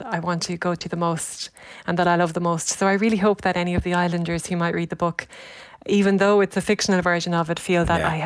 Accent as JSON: {"language": "English", "town": "Portlaoise", "region": "Leinster", "country": "Ireland", "tie": "born or raised there", "also_born_or_lived": "Dublin", "said": "I grew up in Portlaoise and spent all my years in Dublin working"}